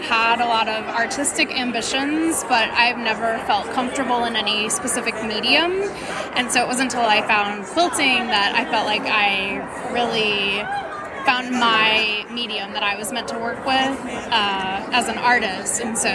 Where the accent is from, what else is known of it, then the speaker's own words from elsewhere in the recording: Louisville, Kentucky, United States; I'm from Louisville, Kentucky.